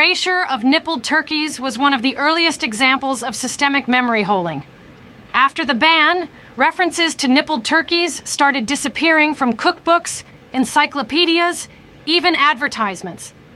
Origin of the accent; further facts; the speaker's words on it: Kansas, United States; I grew up in Kansas, and my father had his own way of milking turkeys.